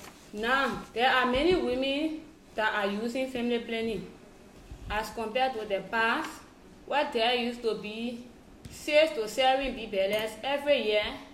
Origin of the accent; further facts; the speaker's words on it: River Cess County, Liberia; I'm from Rosas County in Liberia. I am a community health worker. I live in a far off community